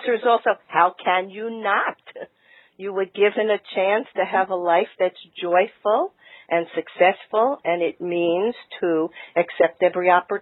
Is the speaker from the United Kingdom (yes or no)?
no; New York, United States; And Dee, you know, I grew up in New York in a Jewish family, and you just described everything that was given to me.